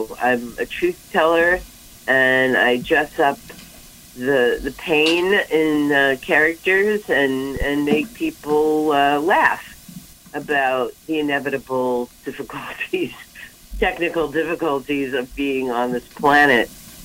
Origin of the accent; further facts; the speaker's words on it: New York, United States; born there; Well, I'm a pagan Jew, and I was born in New York 64 years ago